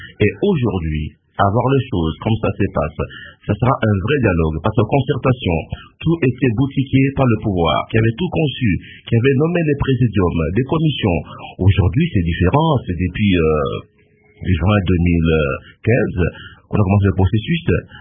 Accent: DR Congo; c'est un droit, on est congolais

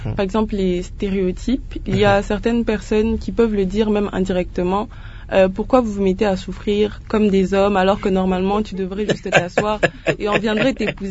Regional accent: Matadi, Kongo Central, DR Congo; Je venais de Matadi, comme je l'ai dit tantôt, et j'ai effectué mon test à Kinshasa.

